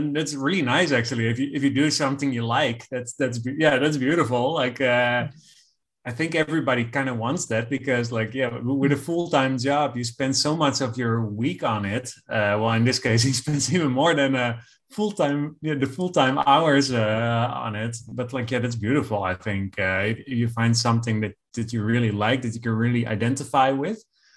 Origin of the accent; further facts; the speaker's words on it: Netherlands; also born or lived in Belgium; I stood out a little bit because I was from the Netherlands, and in Belgium, they, well, in that part of Belgium where I was, they speak Dutch, but slightly different Dutch.